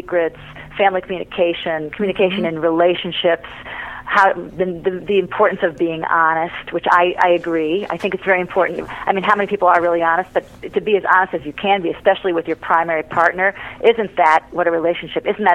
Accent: Detroit, Michigan, United States; My father, I grew up partly in Detroit, and Henry Ford II once said

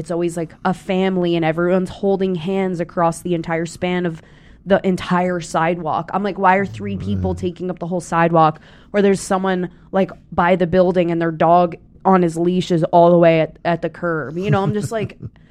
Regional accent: East Coast, United States; And to me, you know, I grew up on the East Coast.

